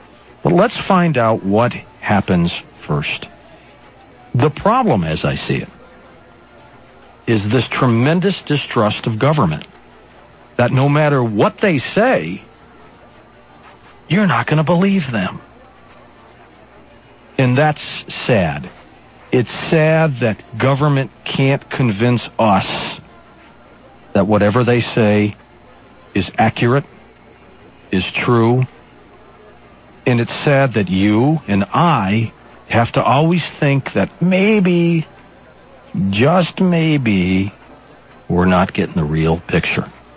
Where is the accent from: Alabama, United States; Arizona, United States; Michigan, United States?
Michigan, United States; Detroit; You know, coming from Detroit, which was my hometown when I was a young lad